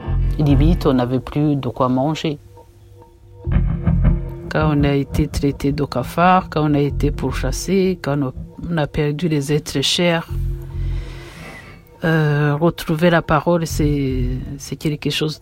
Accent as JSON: {"language": "French", "town": "Butare", "region": "Southern Province", "country": "Rwanda", "said": "Je suis originaire d'Obutare, là où j'ai vécu jusqu'en 1994, donc."}